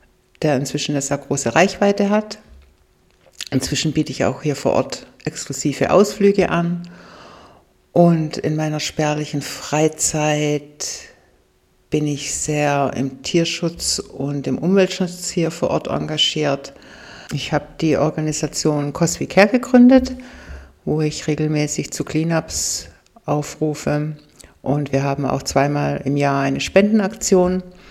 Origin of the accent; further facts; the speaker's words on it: Baden-Württemberg, Germany; born there; gebürtige Schwäbin